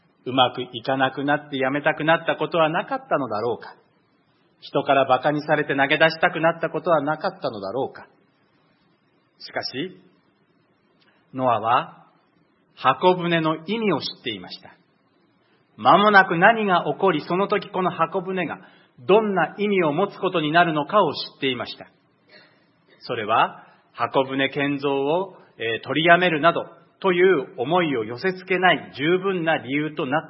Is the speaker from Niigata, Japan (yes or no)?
no; Toyama, Japan; で、私の地元は、実家は富山県です。